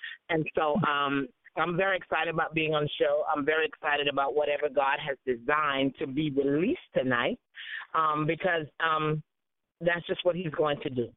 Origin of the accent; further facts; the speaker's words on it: Beaufort, South Carolina, United States; I'm just a country girl from South Carolina. I'm from Beaufort, South Carolina, in actuality, and I live on a small island in Beaufort called St. Helena Island, in which I was born and raised.